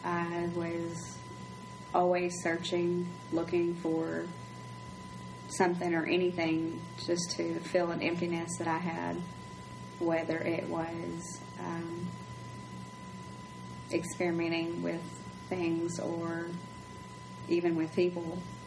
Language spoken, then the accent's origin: English; Owensboro, Kentucky, United States; I grew up here in Owensboro. I went to Apollo.